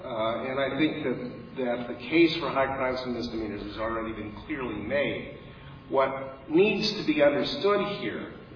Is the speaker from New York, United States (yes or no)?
yes; Brooklyn, New York, United States; I come from Brooklyn where I can sell you a bridge.